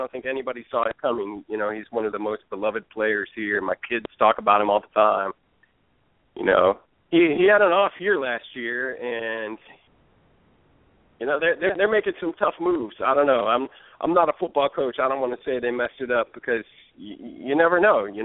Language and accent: English; Indiana, United States; I grew up in Indiana, in northern Indiana.